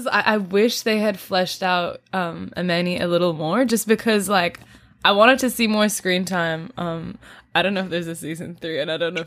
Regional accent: Australia; accent: Australian; I feel like only non-Australians hear it because Australians don't think I'm Australian at all.

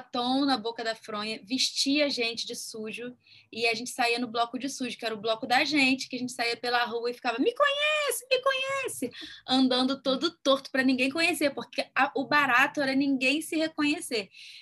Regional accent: Pedra de Guaratiba, Rio de Janeiro, Brazil; meu primeiro contato com carnaval foi em Pedras de Guaratiba, numa vila caiçara, onde eu nasci e morei minha vida inteira, minha família toda de pescadores

